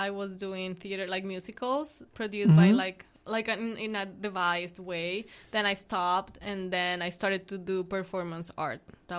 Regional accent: Bogotá, Colombia; I am from Bogota, Colombia.

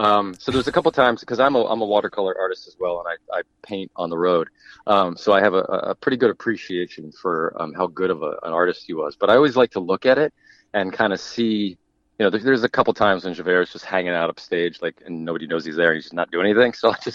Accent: Maryland, United States; now in New York City, United States; We're not from South Carolina. I'm actually from, I live in New York, but I'm from Maryland.

